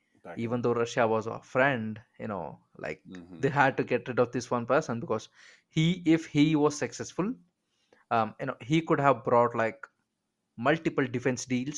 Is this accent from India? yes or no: yes; India; It's kind of weird sitting in this position right now as an Indian, because India never used to do these things